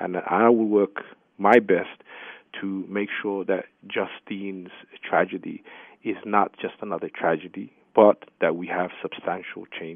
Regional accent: London, United Kingdom; now in United States; And I am somebody who grew up in a large city. I grew up in London, England

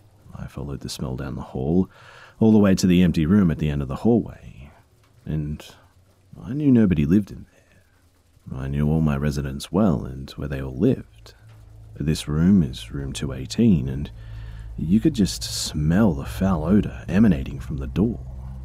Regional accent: Alberta, Canada; I'm from Canada, Alberta

